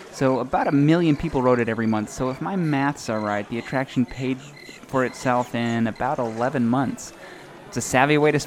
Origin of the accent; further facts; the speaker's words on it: Texas, United States; I'm from Texas. This is how we do other languages here.